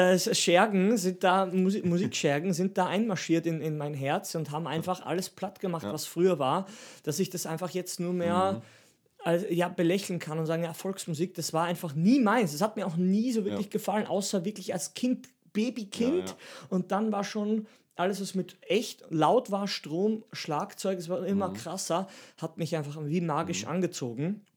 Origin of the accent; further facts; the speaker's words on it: Steinhaus am Semmering, Styria, Austria; Es gibt auch ein Metal-Festival sogar in meinem Heimatdorf, Spital am Semmering. Also mein Dorf heißt Steinhaus am Semmering.